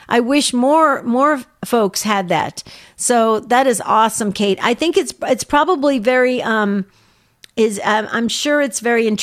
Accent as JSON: {"language": "English", "region": "New Jersey", "country": "United States", "tie": "born or raised there", "said": "the people that ran the town where I grew up in New Jersey"}